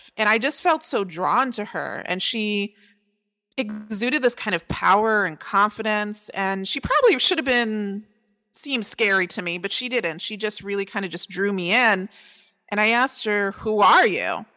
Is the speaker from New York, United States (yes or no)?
yes; Long Island, New York, United States; also born or lived in Connecticut; now in Florida, United States; New England, originally from Long Island and then Connecticut, and now I live in Florida, which is the natural migration pattern of all New Yorkers.